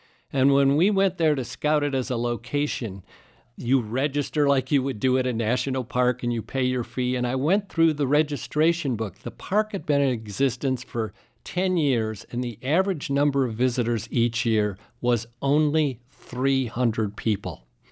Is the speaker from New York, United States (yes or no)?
no; Chicago, Illinois, United States; And the first year I took him to my hometown of Chicago.